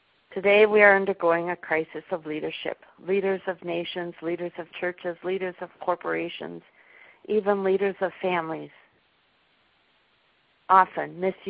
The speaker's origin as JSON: {"language": "English", "region": "Minnesota", "country": "United States", "said": "I come from Minnesota, and during the winter, especially towards the end of winter, there would be huge mounds of snow"}